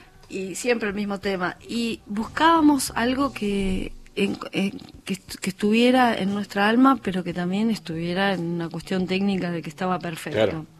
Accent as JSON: {"language": "Spanish", "country": "Argentina", "said": "Qué genio, somos argentinos, boludo."}